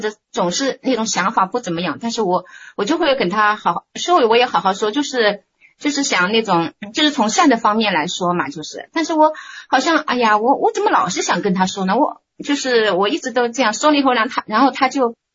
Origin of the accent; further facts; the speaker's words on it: Suzhou, Jiangsu, China; 我是苏州的。